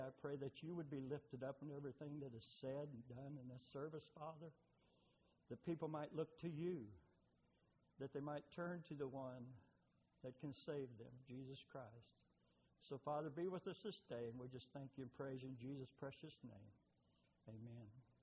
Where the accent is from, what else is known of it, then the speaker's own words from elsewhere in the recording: Sparta, Illinois, United States; I say that because I was born in Red Bud and I lived in Sparta all my life, and I've got a history here.